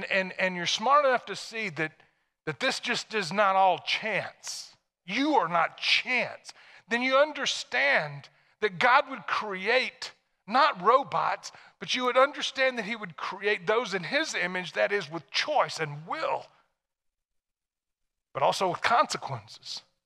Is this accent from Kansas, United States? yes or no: no; Tennessee, United States; I mean, I was from Tennessee, and the time in which I lived, you went to church, I went to church, I knew the stories.